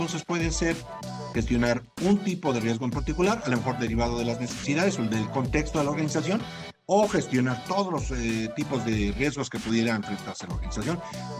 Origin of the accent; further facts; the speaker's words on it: Mexico; Aquí estamos, con todo gusto. Somos mexicanos.